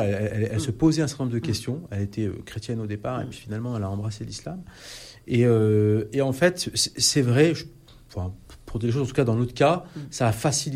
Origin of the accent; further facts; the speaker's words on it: France; Nous, d'abord, on est français, donc on vit comme des Français du quotidien.